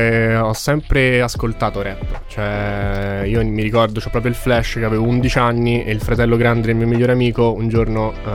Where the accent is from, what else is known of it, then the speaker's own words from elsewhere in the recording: Rome, Lazio, Italy; now in Turin, Italy; Io sono di Roma.